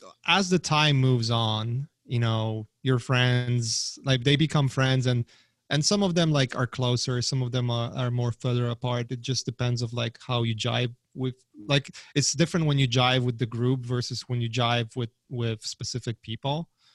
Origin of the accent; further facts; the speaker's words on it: Gdańsk, Pomeranian Voivodeship, Poland; English is a second language; moved away; also born or lived in Germany; Yeah, I lived up north near Danzig. There's like a three cities up north, like right in the center. And Gdańsk